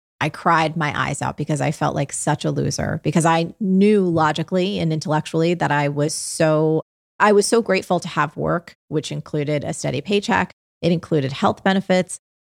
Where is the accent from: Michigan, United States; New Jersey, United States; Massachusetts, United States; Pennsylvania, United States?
New Jersey, United States; Yeah. I grew up in New Jersey, like you did.